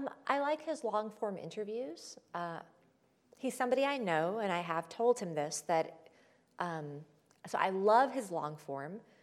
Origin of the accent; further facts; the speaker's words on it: Queens, New York, United States; I would say that where I grew up in Queens, similarly to certain neighborhoods in Chicago, is incredibly diverse.